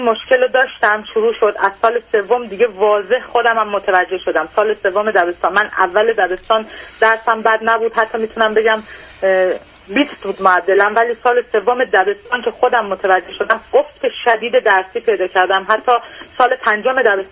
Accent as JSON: {"language": "Persian", "country": "Iran", "moved": "as an adult", "said": "الان اینجا که هستم با یه آقای به اصطلاح دارم زندگی میکنم که با هم از ایران اومدیم بیرون."}